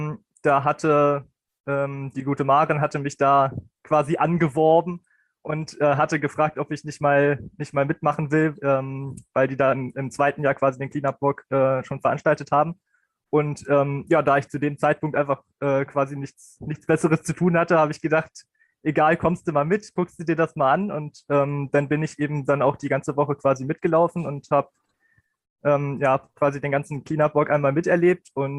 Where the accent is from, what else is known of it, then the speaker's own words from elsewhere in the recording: Beierstedt, Lower Saxony, Germany; ich bin 22 Jahre alt. Ich komme aus Beierstedt, im Landkreis Helmstedt, Niedersachsen.